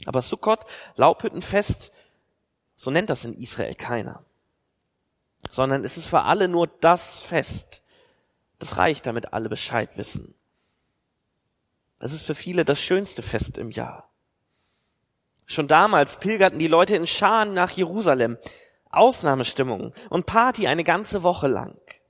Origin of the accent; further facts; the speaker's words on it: Oldenburg, Lower Saxony, Germany; Ich meine, klar, ich komme aus Oldenburg. Ein paar Kilometer hinter Oldenburg fängt die Nordsee an mit sehr, sehr viel Wasser.